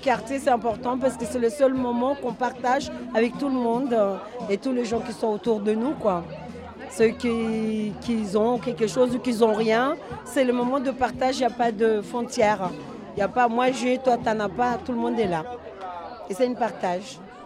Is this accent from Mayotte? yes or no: yes; Mayotte; Madagascar qui est à côté parce qu'on est mélange de Mayotte et malgache.